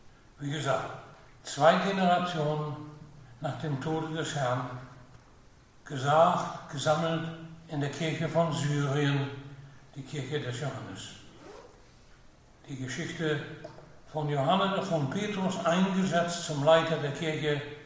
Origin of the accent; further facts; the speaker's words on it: Germany; Wie ihr wisst, bin ich groß geworden in Deutschland